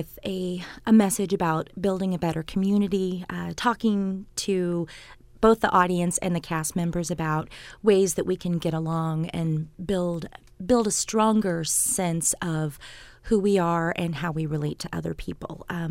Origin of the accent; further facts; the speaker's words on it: Midwest, United States; We're from the Midwest.